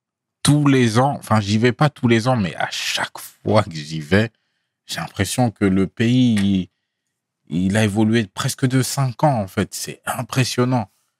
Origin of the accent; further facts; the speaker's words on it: France; toi et moi, on a grandi en France. La vie devient de plus en plus chère ici.